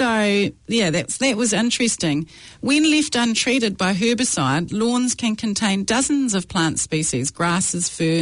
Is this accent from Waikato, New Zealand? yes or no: yes; Waikato, New Zealand; I grew up in the Waikato rurally, and we have lots of paddocks